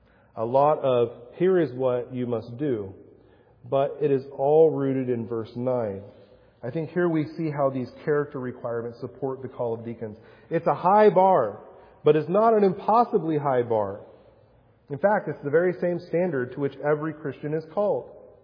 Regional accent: Mexico; I remember this one time growing up in Mexico.

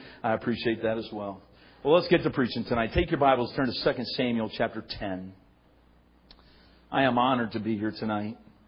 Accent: Simcoe, Ontario, Canada; But I'm Canadian. I was born here in Simcoe, raised here. Got a little bit of training in the States and came home.

